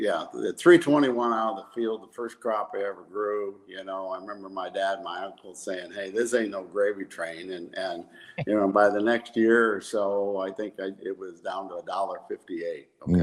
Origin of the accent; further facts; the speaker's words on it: Seneca, Iowa, United States; Well, I am from North Central Iowa. Address is Fenton, but I claim a town or a city called Seneca, and we live in the suburbs of Seneca, about 2 miles out.